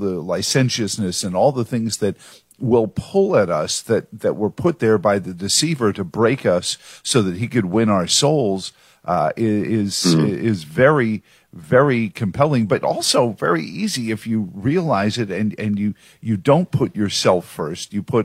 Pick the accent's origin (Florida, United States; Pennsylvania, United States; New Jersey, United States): New Jersey, United States; Where I grew up in New Jersey is nothing like this.